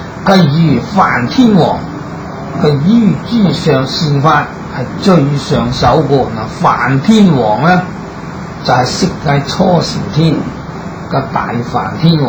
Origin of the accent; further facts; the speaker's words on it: China; 就好像我們中國人過這個中國年